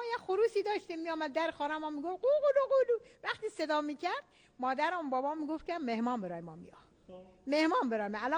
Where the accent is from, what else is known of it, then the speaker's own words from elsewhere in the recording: Iran; ما ایرانیم، ما ایرانیم، بهترین ایران داریم